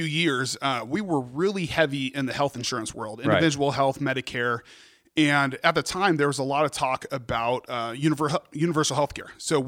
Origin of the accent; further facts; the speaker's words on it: Oregon, United States; growing up in Oregon, I was always an Oregon Duck fan, so it was a no-brainer, especially that it was close to home.